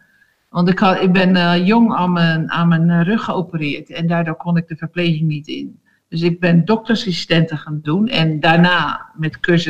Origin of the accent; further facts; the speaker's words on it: Vlaardingen, South Holland, Netherlands; Ik ben opgegroeid in Vlaardingen. In een normaal gezin.